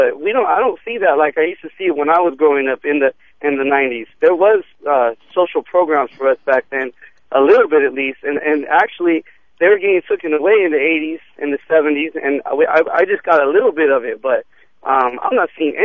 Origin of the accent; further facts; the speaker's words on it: Pomona, California, United States; I'm from Pomona. We've had a rash of violence here.